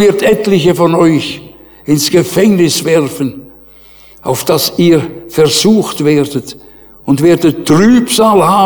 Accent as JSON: {"language": "German", "country": "Switzerland", "said": "Und ich, so als Schweizer, wisst ihr, ich wurde immer kleiner."}